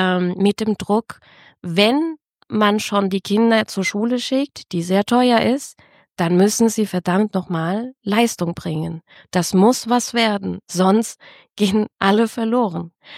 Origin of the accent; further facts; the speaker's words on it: Chile; Ich hatte eine ganz andere Prägung, gesellschaftlich und politisch. Ich komme aus Chile